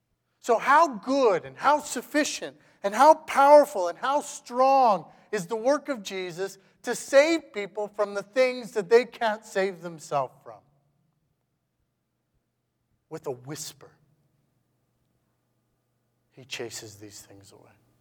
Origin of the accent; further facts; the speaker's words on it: Saskatchewan, Canada; I grew up in Saskatchewan, and so we had a lot of, you know, dirt roads.